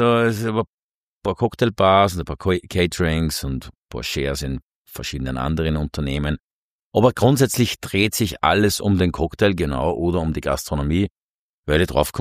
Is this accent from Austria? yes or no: yes; St. Oswald bei Freistadt, Upper Austria, Austria; Mehr Oberösterreich geht fast nicht. Ich komme aus dem Mühlviertel und ja, aus dem Bezirk Freistadt, aus dem herrlichen St. Oswald bei Freistadt.